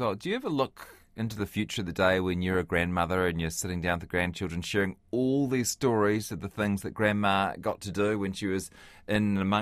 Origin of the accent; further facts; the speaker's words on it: Hamilton, Waikato, New Zealand; I'm from Hamilton.